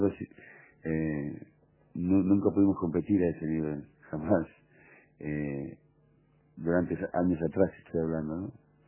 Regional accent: Buenos Aires, Argentina; now in Córdoba, Argentina; soy porteño de la Hegel.

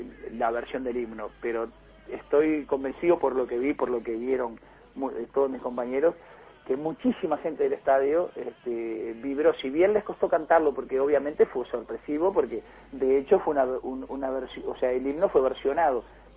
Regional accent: Uruguay; yo soy un ciudadano uruguayo, soy un cantor uruguayo

